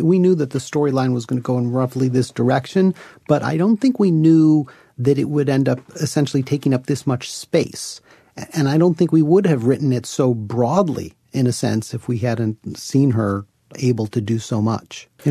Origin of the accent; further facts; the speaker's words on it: Chicago, Illinois, United States; Peter and I grew up together in Chicago.